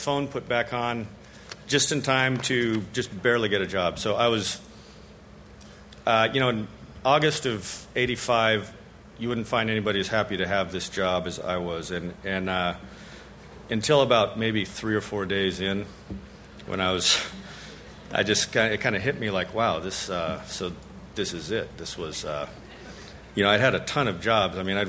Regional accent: Albuquerque, New Mexico, United States; I was from Albuquerque, so I went and got my degree in physics.

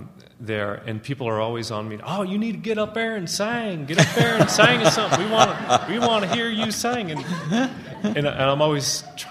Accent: Texas, United States; And we're from Southeast Texas. And to this day, I'm still the only one who's left.

